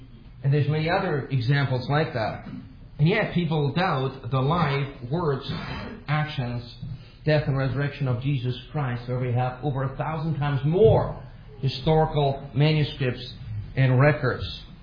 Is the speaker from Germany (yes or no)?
yes; Germany; I grew up in Germany.